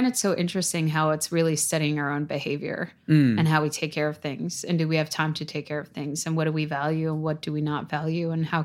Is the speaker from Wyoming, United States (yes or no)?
no; New York City, New York, United States; because I grew up in Staten Island